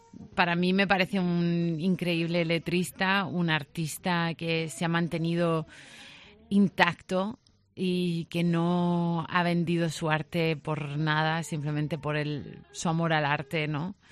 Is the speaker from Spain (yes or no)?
yes; southern Spain, Spain; como yo soy una mujer española de raza, no dejo de serlo, ¿no? Porque haber sido del sur de España y tengo mi carácter y mis ojos negros